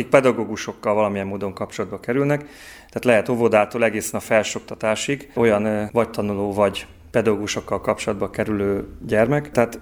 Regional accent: Baranya, Hungary; now in Debrecen, Hungary; Hát eredetileg baranyai vagyok, Baranyából, több lépésben került ide a család

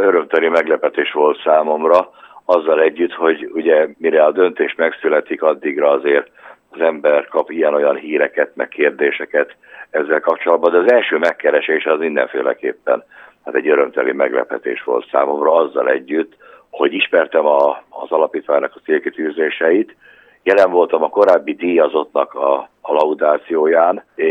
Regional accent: Pest, Hungary; miután mi Pest közelében nőttünk föl

